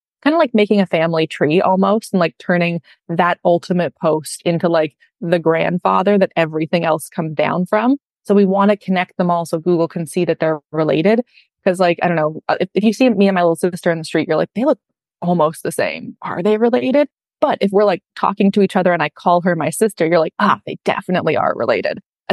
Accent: Canada; I'm Canadian

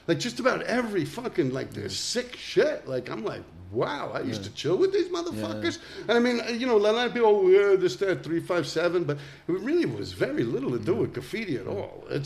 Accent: Manhattan, New York, United States; See, we're from Manhattan, so it's always motorcycles.

